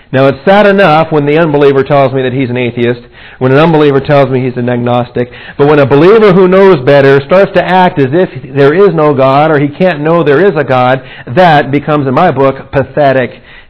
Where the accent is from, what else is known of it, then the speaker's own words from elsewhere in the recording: Seattle, Washington, United States; I'm not a Texas native. I'm from Seattle, Washington, and I never heard of a fajita.